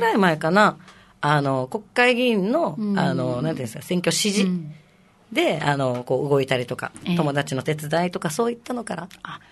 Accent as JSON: {"language": "Japanese", "town": "Kadena", "region": "Okinawa", "country": "Japan", "said": "私もともと嘉手納出身、那覇は全く地元じゃないじゃないですか"}